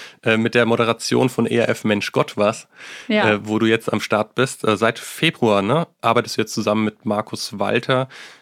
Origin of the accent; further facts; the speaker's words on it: Bensheim, Hesse, Germany; Bensheim, da habe ich mein Abitur gemacht. Grüße gehen raus.